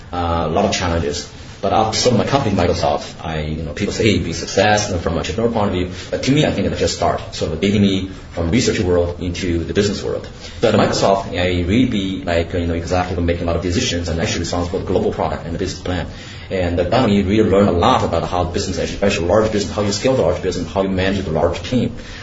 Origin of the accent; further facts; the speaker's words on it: China; moved away as an adult; also born or lived in Canada; now in Seattle, United States; I grew up in China.